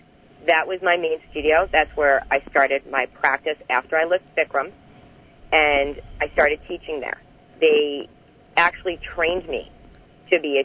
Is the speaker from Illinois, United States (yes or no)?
no; Arizona, United States; I didn't, and I came from Arizona, and I didn't know that I could be this hot.